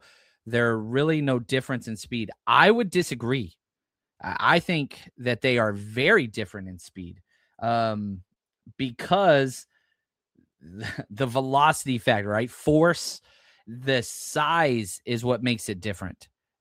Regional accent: Connecticut, United States; I'm from Connecticut, so I'm biased.

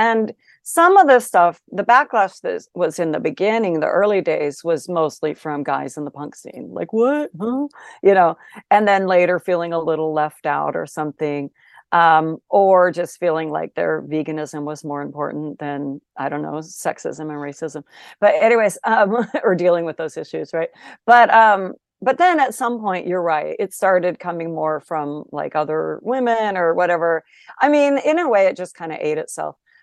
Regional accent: Olympia, Washington, United States; but especially growing up in Olympia is pretty insular town, you know, like with the Evergreen State College, real liberal

